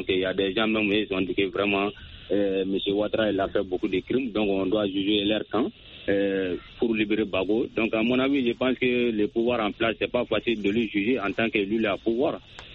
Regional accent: Sonikini, Côte d’Ivoire; Je vous appelle toujours dans mon village natal à Sonikini.

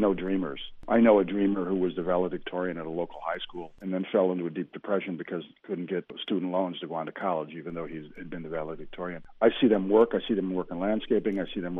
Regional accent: New York, United States; I'm an Italian from New York, and the derogatory term long ago was WOPs.

